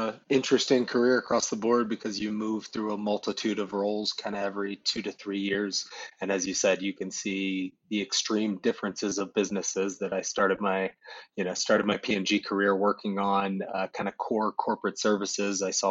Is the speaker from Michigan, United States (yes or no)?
no; Indiana, United States; I'm originally from Indiana, where my mom has kind of dealt with a condition her entire life